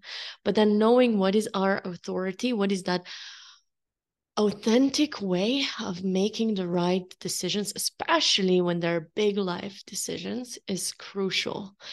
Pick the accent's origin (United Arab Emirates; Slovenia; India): Slovenia; I am from Slovenia. Born and raised, although in different parts of the countries, we've always been moving.